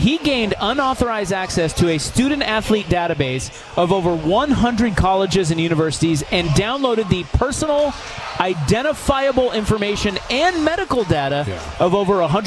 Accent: Oregon, United States; that I'm from Oregon and not pay the sales tax.

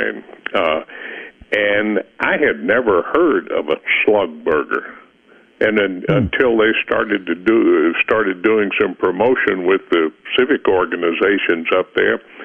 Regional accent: Corinth, Mississippi, United States; also born or lived in Jackson; I grew up in Corinth. Moved to Jackson to start the seventh grade, and went through all the way through college in Jackson at Central High School and Millsaps College.

